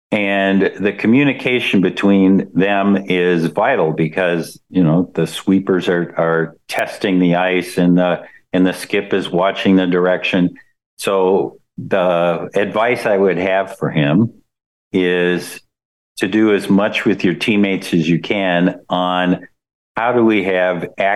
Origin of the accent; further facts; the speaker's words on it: Minnesota, United States; So I just have to go and say, well, I'm from Minnesota.